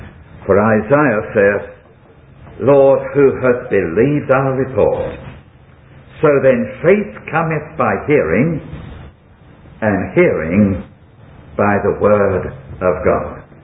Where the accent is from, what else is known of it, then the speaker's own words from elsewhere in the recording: Bow, London, United Kingdom; I came originally from Bow in London.